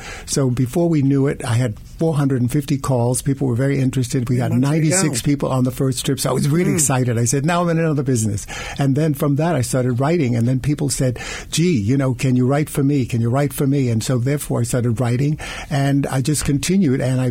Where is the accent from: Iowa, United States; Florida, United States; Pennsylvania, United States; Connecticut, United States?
Florida, United States; Sanford; my granddad, we traveled all over Florida because that's where I'm from.